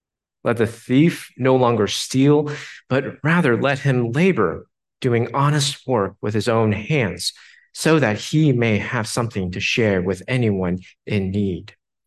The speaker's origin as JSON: {"language": "English", "town": "Houston", "region": "Texas", "country": "United States", "tie": "born or raised there", "said": "Well, as a kid growing up in Houston, the one sport I loved to play was basketball."}